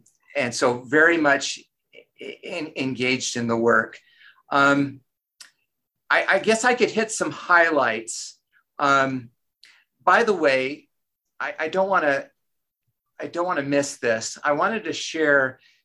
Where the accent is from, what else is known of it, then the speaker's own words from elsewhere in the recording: Arizona, United States; Yeah, I was raised in the Community of Christ in our LDS Church in Arizona, and then converted to the LDS Church.